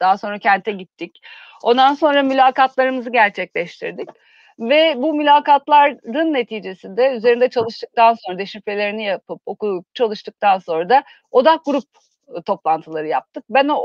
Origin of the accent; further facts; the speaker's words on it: Istanbul, Turkey; Evet, ben İstanbul'da doğdum, büyüdüm. Ama hayatımın bir bölümünde babamın işi dolayısıyla da bir küçük kent deneyimi de yaşadım.